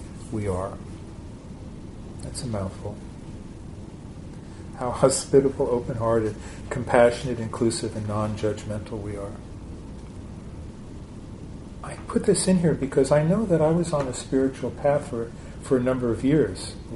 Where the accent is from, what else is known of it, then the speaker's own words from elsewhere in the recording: United States; I'm an American. What do I know about manners?